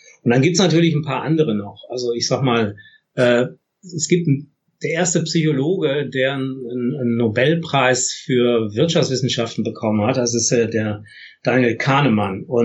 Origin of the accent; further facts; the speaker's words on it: Essen, North Rhine-Westphalia, Germany; ich komme ja ursprünglich aus Essen